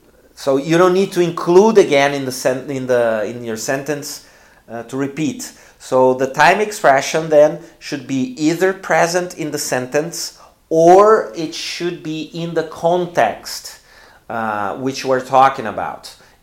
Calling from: Porto Alegre, Rio Grande do Sul, Brazil; English is a second language

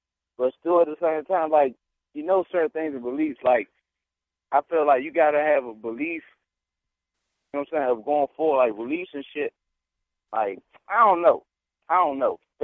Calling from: Maryland, United States; Yeah, I'm from Glenard, Maryland.

